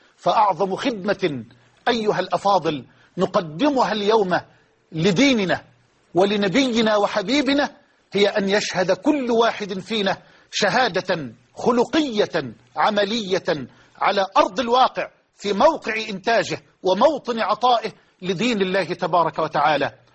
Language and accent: Arabic; Egypt; بلدنا مصر